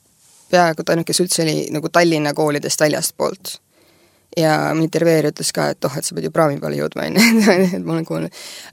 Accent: Saare County, Estonia; isegi kui väljamaal küsitakse, kus sa pärit oled, et siis on eestlane, aga ma olen saarlane selles suhtes, et kunagi pensioni pole saaks ikkagi vähemalt nagu Saaremaal tagasi saada

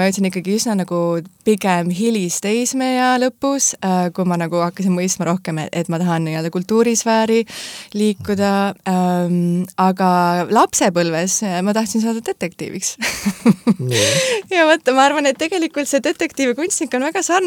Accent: Tallinn, Harju County, Estonia; born there; Ja ema poolt ma olen Lõuna-Eestis pärit Elva kandist. Nii et selline segu ja muidu mina sündisin Tallinnas.

